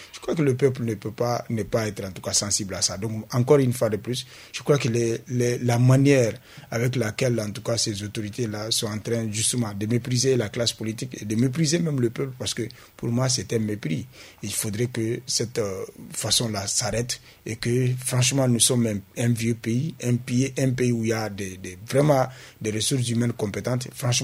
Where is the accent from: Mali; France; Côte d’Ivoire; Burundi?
Mali; Kayes; Chez moi, à Kaye aussi, on a besoin de route.